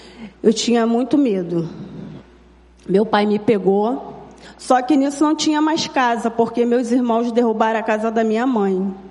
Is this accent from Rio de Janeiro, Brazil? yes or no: yes; Belford Roxo, Rio de Janeiro, Brazil; Eu tinha 13 anos de idade. Eu fui criada lá em Belfor Roxo, lá pertinho lá da história do pastor João com a Cris, em Heliópolis, no bairro Farrola.